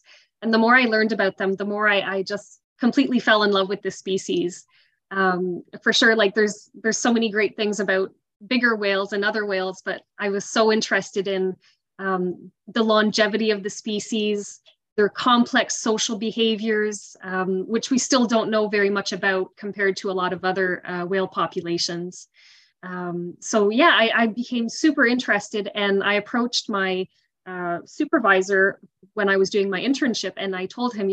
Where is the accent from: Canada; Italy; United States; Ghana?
Canada; Quebec; So I'm from Southern Quebec. I grew up hearing a lot about the belugas living in the St. Lawrence. We're us Quebecers were very proud of our belugas.